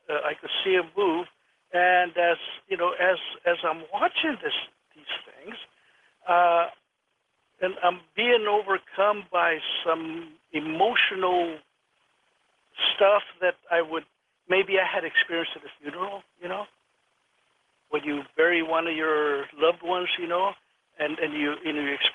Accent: San Antonio, New Mexico, United States; I'm from San Antonio, New Mexico. You know, population at that time, 50, 60 people, you know?

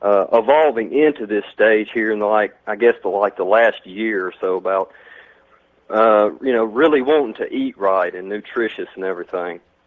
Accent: Tennessee, United States; I'm from Tennessee, by the way.

